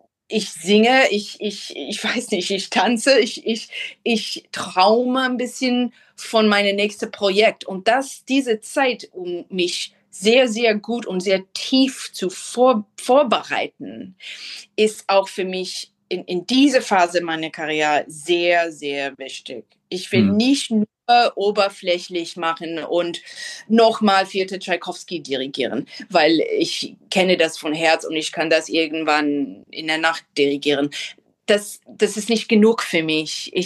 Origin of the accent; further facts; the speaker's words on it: New York City, New York, United States; German is a second language; now in Amsterdam, Netherlands; Aber New York ist meine Heimat und ist für immer meine Heimat. Und ich vermisse New York City jeden Tag.